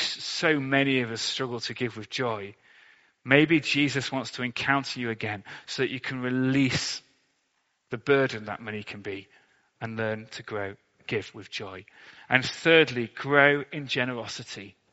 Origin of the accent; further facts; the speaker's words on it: Sheffield, Yorkshire and the Humber, United Kingdom; I grew up in Sheffield in a recession. I was born in the 1980s. I grew up in the 1990s.